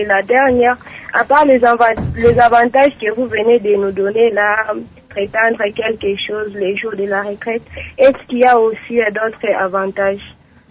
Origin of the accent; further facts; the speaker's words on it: DR Congo; ici chez nous, à RDC